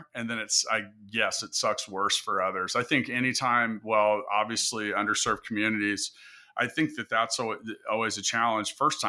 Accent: Kansas City, United States; I'm like, no, I don't live on a farm because I'm from Kansas City.

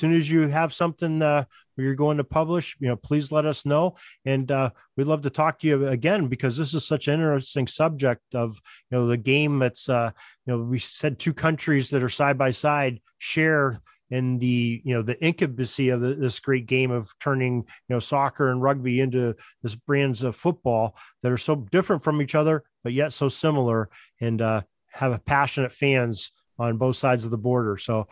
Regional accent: United States; And it's such an interesting game to observe as an American.

